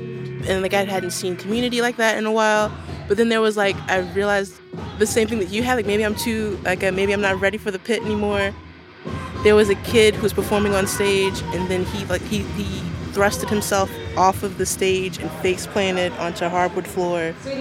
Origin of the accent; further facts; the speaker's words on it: Baltimore, Maryland, United States; Yeah. I grew up in Baltimore.